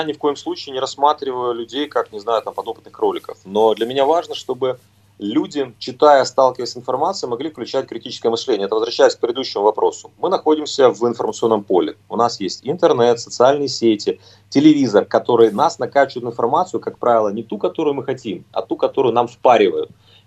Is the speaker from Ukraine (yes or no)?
yes; Donetsk, Donetsk Oblast, Ukraine; Я сам родом из Донецка, и у меня семья из Донецка